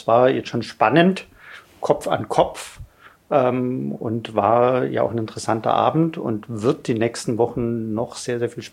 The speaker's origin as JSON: {"language": "German", "region": "Bavaria", "country": "Germany", "tie": "born or raised there", "also_born_or_lived": "Ulm", "said": "Ich bin geboren in Ulm, also von Haus aus ein Schwabe, ein Württembergischer, bin dann aber in den Bayerischen Wald gezogen, weil mein Vater dort eine Stelle bekommen hat und wir als Familie hingezogen sind. Dort bin ich auch aufgewachsen und sagen, bin des Niederbayerischen auch mächtig"}